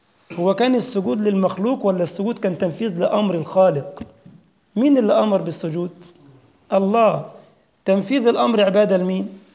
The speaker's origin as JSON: {"language": "Arabic", "country": "Egypt", "said": "وآخر عندنا في بلدنا مصر يقول لك يا جماعة"}